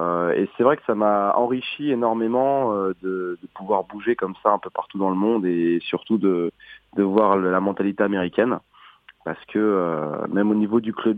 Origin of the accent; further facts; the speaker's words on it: France; now in United States; j'aime beaucoup revenir en France aussi, parce que c'est quand même mon pays d'origine.